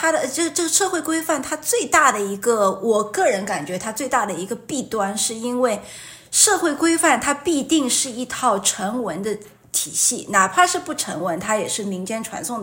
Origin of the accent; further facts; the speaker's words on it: China; 所以我们中国人就是真的是很卷